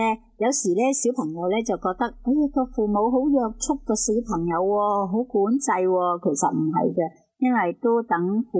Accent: China; 所以我哋中国人都有句说话啦，

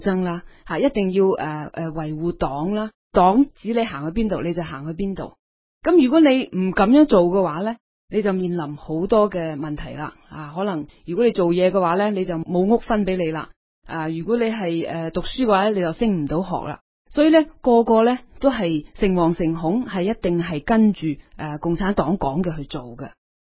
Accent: China; 自己喺中国大陆成长嘅过程中呢受到嘅洗脑教育

